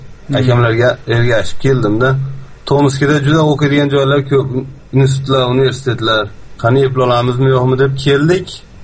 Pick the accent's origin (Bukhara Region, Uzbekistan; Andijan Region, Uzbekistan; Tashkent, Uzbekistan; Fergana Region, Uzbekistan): Andijan Region, Uzbekistan; now in Novosibirsk, Russia; Men o'zim Andijondan.